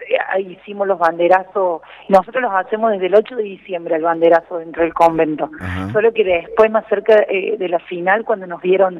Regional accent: Villa Dolores, Córdoba, Argentina; Pues porque soy del interior de Córdoba.

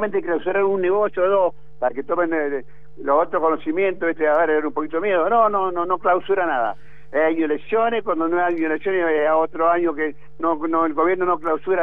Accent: Bowen, Argentina; born there; yo nací en Bowen

